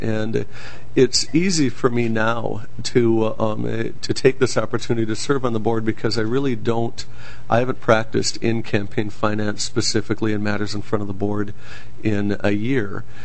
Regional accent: New Brighton, Minnesota, United States; Myself, I grew up in Minnesota, in Representative Lane and Representative Bernardi's district. My folks moved, but within New Brighton, so I have the opportunity of living in both of their districts when I was a kid.

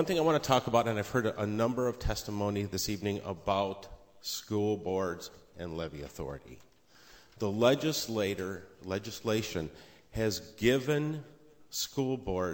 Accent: Rochester, Minnesota, United States; I'm from the Rochester community.

